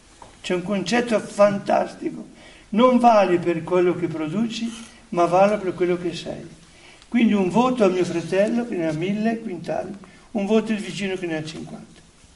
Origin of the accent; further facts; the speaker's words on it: Trentino-Alto Adige, Italy; Io sono della Trentino